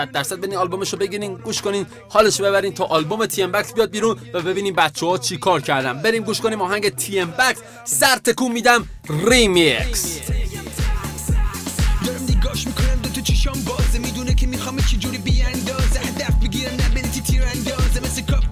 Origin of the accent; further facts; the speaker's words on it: Iran; من ایرانی هستم فکر کنم حق حرف دارم یکم